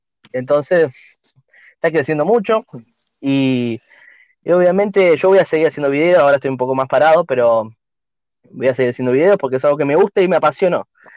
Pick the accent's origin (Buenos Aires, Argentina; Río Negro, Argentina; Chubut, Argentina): Chubut, Argentina; Un impuesto ahí en Chubut, donde soy yo soy de Chubut